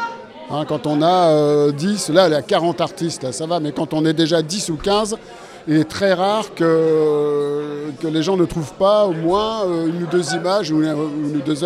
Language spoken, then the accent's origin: French; Lille, Hauts-de-France, France; Je suis un Lillois depuis toujours.